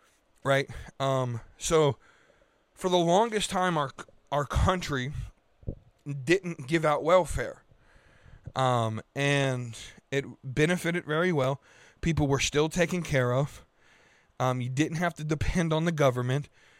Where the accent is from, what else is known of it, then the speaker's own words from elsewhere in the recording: United States; I want America to thrive because I'm an American